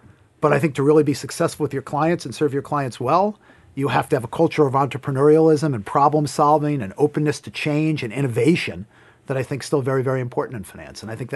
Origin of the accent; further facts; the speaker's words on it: Hartsdale, New York, United States; I grew up outside of New York City in Westchester County. I grew up in a town called Hartsdale, New York.